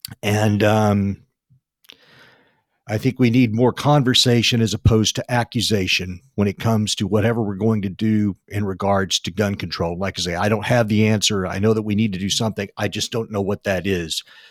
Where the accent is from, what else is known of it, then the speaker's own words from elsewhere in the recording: Uvalde, Texas, United States; there was another mass shooting today, this time in my hometown of Uvalde, Texas.